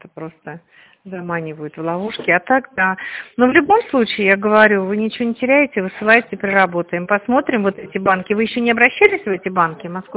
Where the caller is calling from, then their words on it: Tver, Tver Oblast, Russia; Мы в Тверской области, в Твери.